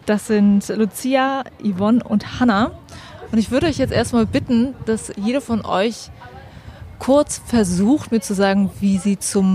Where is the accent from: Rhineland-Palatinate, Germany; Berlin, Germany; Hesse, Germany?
Berlin, Germany; Und das habe ich als Berliner Boulderin als selbstverständlich wahrgenommen.